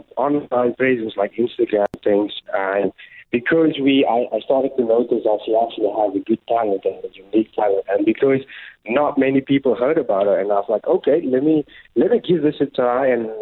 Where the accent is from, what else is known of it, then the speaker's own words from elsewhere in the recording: South Africa; And being a South African actually separated me because, like, it was something new to them because they thought South Africa was a jungle.